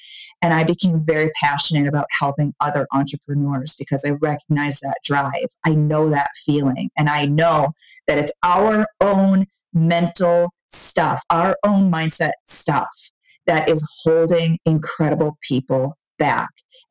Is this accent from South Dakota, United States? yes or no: no; Wisconsin, United States; moved away as an adult; When I was 21, I moved from Wisconsin out to California, and I'm going to start this e-commerce business.